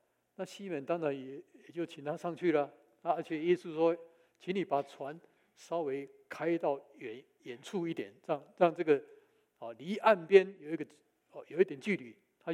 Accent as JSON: {"language": "Chinese", "country": "Taiwan", "said": "因为我从台湾来的，看到有许许多多的庙"}